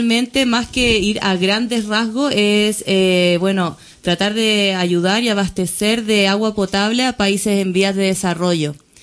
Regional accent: Chile; Yo soy de Chile.

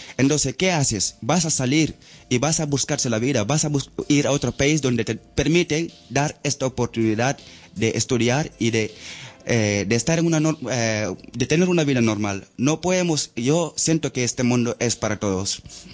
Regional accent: Gambia; born there; Spanish is a second language; No, yo nací en Gambia, nací en África, pero no significa que siempre voy a ser Gambia

